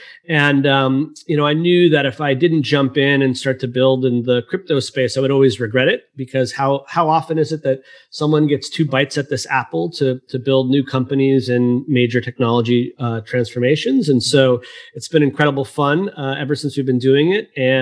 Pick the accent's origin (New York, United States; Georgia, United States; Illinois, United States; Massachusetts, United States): Massachusetts, United States; Boston; now in San Francisco Bay Area, United States; That's actually why I live out here in the Bay Area. I'm from Boston originally, which also got whacked by that snowstorm.